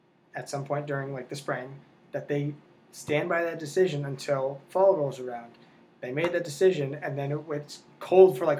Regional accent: Connecticut, United States; also born or lived in Rhode Island; now in Maine, United States; And I lived in Connecticut for most of my life. I went to school in Rhode Island, was there for a bunch of years during school and after, and then we moved to Maine.

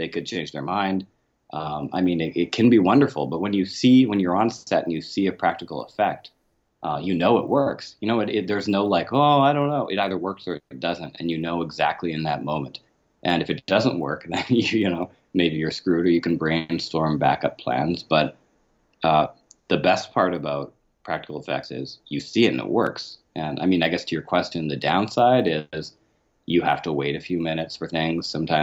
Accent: Canada; But I was raised, I'm Canadian, and I took French immersion all through school.

